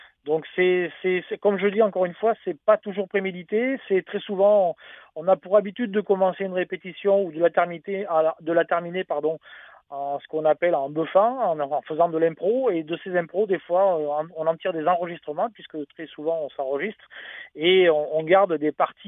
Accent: Albi, Occitanie, France; Essentiellement de Tarnet, puisque le guitariste, moi-même et le clavier, nous sommes d'Albi et aux alentours

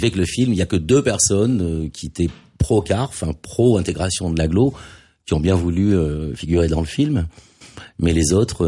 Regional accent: Nice, Provence-Alpes-Côte d'Azur, France; born there; also born or lived in Paris; Oui, moi, je suis né à Nice.

